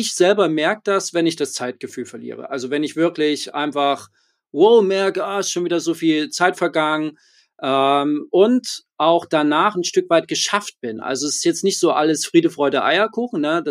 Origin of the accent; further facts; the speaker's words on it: Leipzig, Saxony, Germany; born there; ich bin gebürtiger Leipziger, ich bin 44 Jahre, verheiratet, 2 Kinder